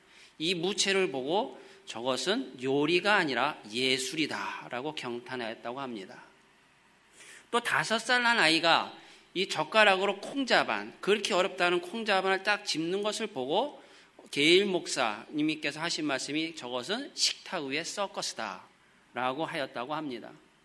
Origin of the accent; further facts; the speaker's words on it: South Korea; 그래서 우리는 한국 사람인 우리들은 이 성경에서 말씀하는 주님의 손, 또 그 만지심, 그 촉각, 이것을 다른 사람들보다 더 잘 이해할 줄로 믿습니다.